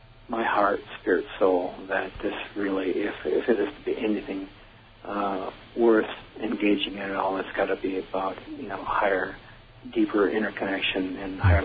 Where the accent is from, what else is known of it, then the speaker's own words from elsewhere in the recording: Omaha, Nebraska, United States; I'm from Omaha.